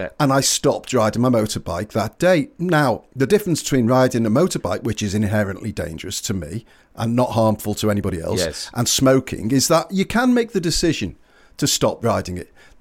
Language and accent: English; Hightown, North West England, United Kingdom; I started smoking when I was 14 by the news agents in Hightown in where I grew up in Merseyside